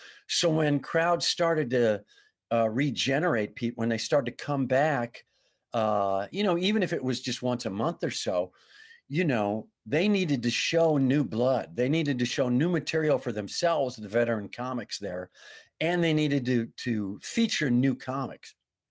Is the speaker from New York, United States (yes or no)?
no; Wisconsin, United States; also born or lived in Minneapolis, United States; I'm from the Midwest, of course, from Wisconsin, but I my comedy hometown is Minneapolis.